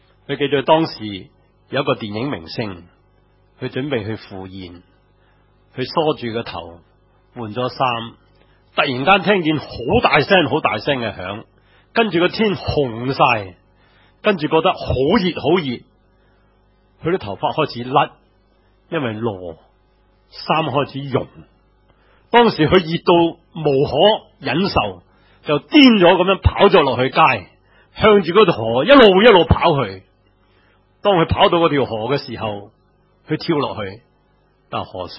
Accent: China; 1949年10月1号是我们中国人中国历史里面重要的一刻。

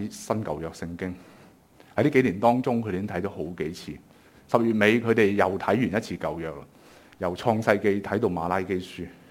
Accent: Guangdong, China; 我們廣東人最多就是死

